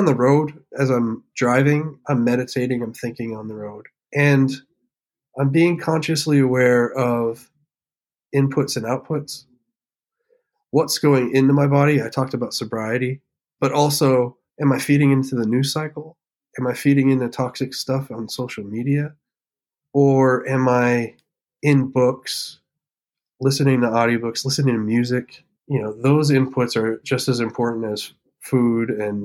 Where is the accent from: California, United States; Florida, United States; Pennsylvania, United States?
Pennsylvania, United States; also born or lived in Vermont / Milwaukee; So I lived in Vermont and Milwaukee, and I grew up in Pennsylvania.